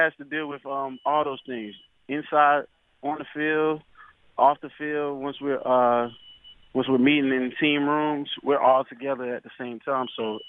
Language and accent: English; Georgia, United States; You know, I grew up in Georgia. We had Six Flags, so Batman and Superman was my favorite roller coaster rides growing up already.